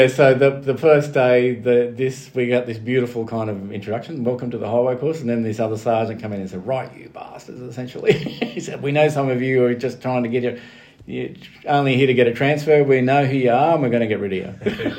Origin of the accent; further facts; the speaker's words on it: Orange, New South Wales, Australia; even though I'm come from Orange, a country town, I'm pretty well a city, I am a city boy.